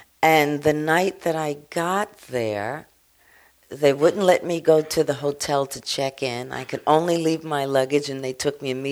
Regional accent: Queens, New York, United States; I'm from Queens, so that helped, you know.

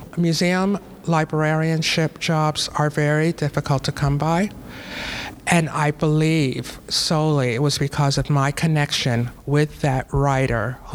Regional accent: New York, United States; I went to college in New York. I'm from New York originally. I attended Fordham University.

